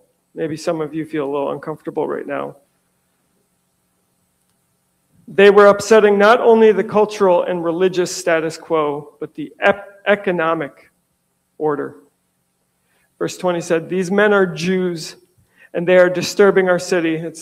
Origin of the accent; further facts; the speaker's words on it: Marathon, Ontario, Canada; born there; I was born in Marathon, Ontario.